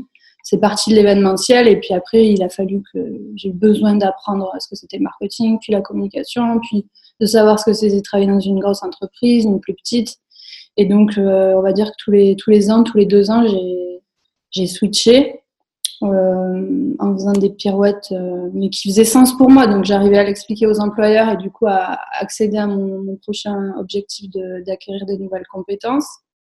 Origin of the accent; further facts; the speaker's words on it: Occitanie, France; born there; moi, je suis née en Aveyron, en pleine nature. J'ai fait mes études à Toulouse